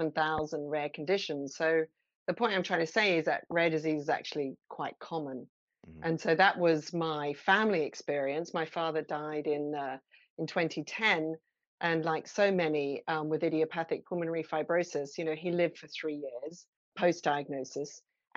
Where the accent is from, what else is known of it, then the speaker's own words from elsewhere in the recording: Australia; born there; So yes, I was born in Australia some time ago.